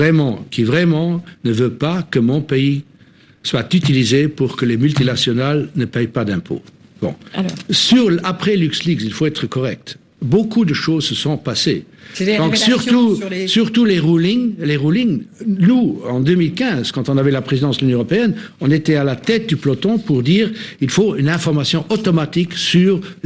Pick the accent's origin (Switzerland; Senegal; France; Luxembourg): Luxembourg; je suis luxembourgeois. Je vis entre les deux pays qui ont deux différentes mentalités.